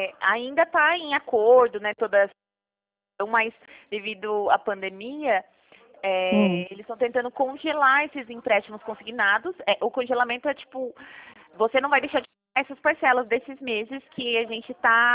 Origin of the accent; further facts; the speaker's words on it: São Paulo, Brazil; eu sou do estado de São Paulo e estou ligando para vocês do Rio